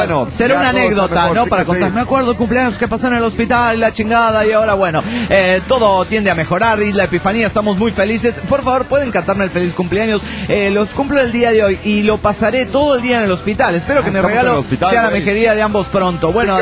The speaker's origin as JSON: {"language": "Spanish", "region": "Oaxaca", "country": "Mexico", "said": "de Oaxaca."}